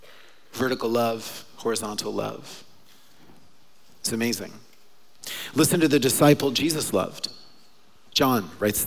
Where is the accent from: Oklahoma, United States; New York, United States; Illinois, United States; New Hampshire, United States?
Oklahoma, United States; I'm from Oklahoma, so I came up here from 1998 to 2002. I was at Trinity. And then from 2002 to 2004, I moved back home to Oklahoma.